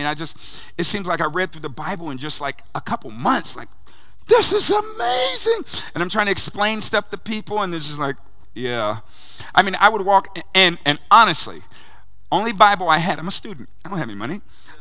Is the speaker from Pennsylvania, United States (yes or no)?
no; Ohio, United States; I grew up in Ohio, so in Ohio, Ohio State had to accept everybody that lived in Ohio.